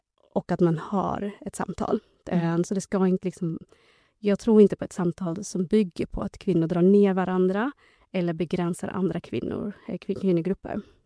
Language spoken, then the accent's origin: Swedish; Gävle, Gävleborg County, Sweden; jag är inte uppväxt i Stockholm, utan uppväxt i Gävle och känner väldigt starkt i den identiteten av småstads, eller mellanstad i Sverige. Och jag är inte född här